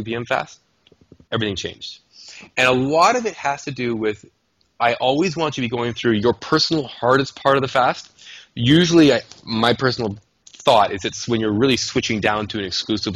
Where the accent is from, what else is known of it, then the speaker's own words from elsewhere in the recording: Canada; because I'm a Canadian